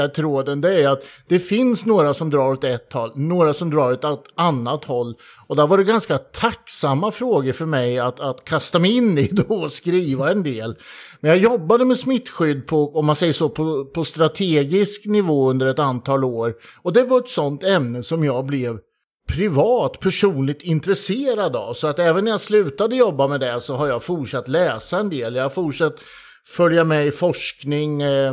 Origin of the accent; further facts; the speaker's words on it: Östergötland, Sweden; now in Stockholm, Sweden; jag är en gammal östgöte som bor i Stockholm sedan många, många år.